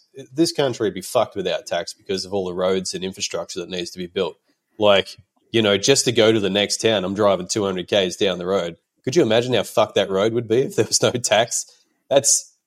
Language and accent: English; Australia; Just being Australian practically makes you a warrior, because there is everything trying to kill you here